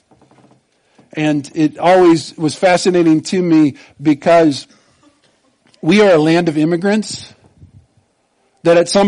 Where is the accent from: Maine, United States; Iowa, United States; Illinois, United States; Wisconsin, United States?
Iowa, United States; also born or lived in Nebraska; "Oh, I was raised in Southwest Iowa."